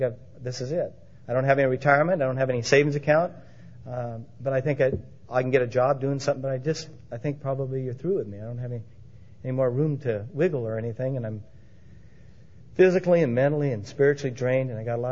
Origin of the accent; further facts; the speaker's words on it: Portland, United States; because I was raised in Portland, reached out to my dad a few years ago.